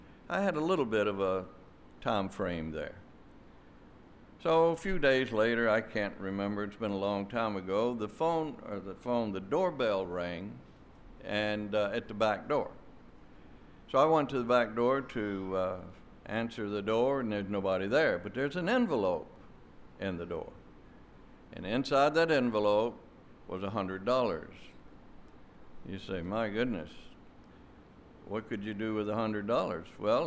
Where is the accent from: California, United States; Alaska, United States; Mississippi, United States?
Mississippi, United States; Sardis; 30 years later, I am back in my hometown at Sardis, Mississippi.